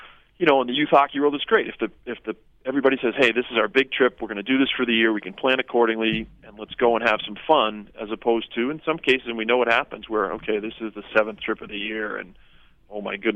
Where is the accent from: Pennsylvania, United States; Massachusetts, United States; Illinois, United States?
Massachusetts, United States; Boston; I know, again, when we were growing up in Boston, it's different because you didn't travel more than 20 minutes to play a game.